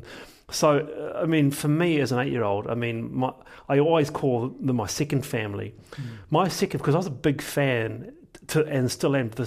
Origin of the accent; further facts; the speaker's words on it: Manurewa, Auckland, New Zealand; So I'm from Monaro. That's where I was born. That's where I grew up.